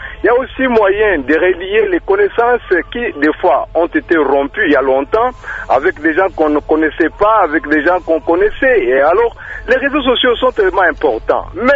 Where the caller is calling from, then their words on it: Kasaï-Central, DR Congo; Parce que ici chez nous au Kassai Central